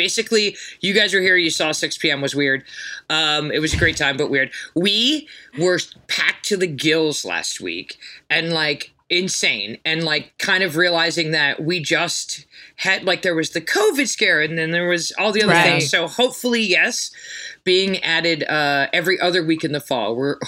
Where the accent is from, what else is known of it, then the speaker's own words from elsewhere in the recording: Virginia, United States; oh my God, we're from Virginia. Oh. Right? Yeah. And then I'm like, but we're all from here.